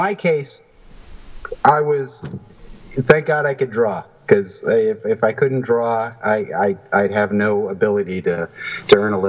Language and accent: English; New York, United States; And I ended up moving to California. That's because my dad's work took him there, and so I was growing up in New York at the time.